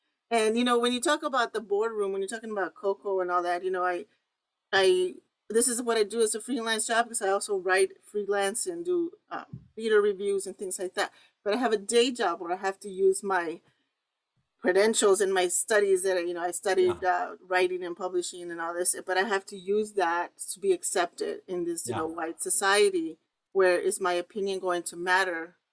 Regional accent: Texas, United States; I grew up in South Texas in El Valle.

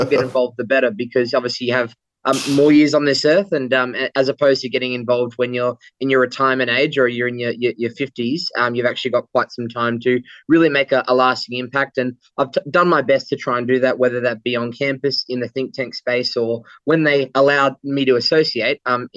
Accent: Queensland, Australia; I grew up here in Queensland

